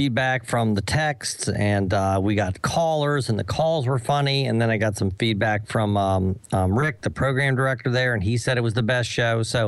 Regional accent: Arlington, Virginia, United States; now in Glen Burnie, United States; I come from Arlington, Virginia, and I live in Glen Burnie, Maryland.

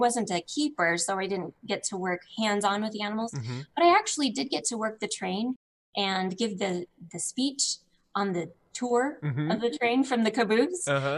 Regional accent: the West, United States; And I grew up a lot in the West, where a lot of these stories were really interesting to me.

